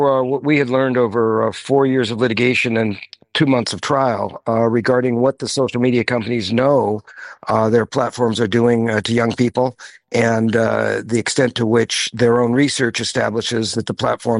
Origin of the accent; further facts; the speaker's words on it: United States; I would never presume as an American to tell a British parliamentarian how to vote on a matter of concern to her or his constituents.